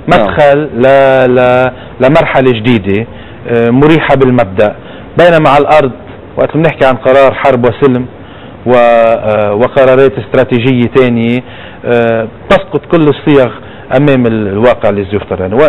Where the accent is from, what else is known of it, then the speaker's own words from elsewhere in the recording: Lebanon; ونحن بنعرف باي مشكله يمكن اقليميه او كذا تنعكس عندنا بلبنان